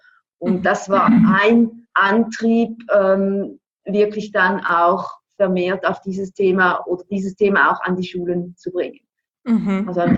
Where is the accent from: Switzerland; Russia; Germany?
Switzerland; ich bin aus der Schweiz, ich bin eigentlich gelernte Primarlehrerin.